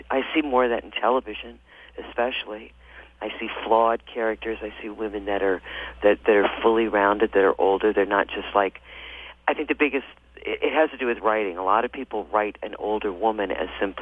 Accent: Midwest, United States; I was brought up in the Midwest

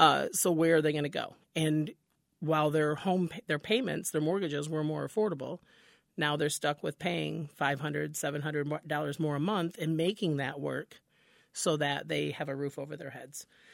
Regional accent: Deltona, Florida, United States; I'm from Deltona

